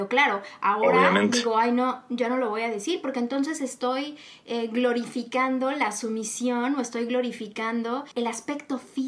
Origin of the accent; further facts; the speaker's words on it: Mexico; en el caso de nosotros, como latinos, mexicanos, nosotros en México estamos acostumbrados a reírnos de cosas que honestamente pues están cañona